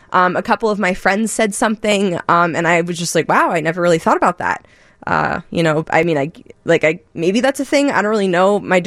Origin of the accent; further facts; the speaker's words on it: New Jersey, United States; I am from Jersey and very proud of it.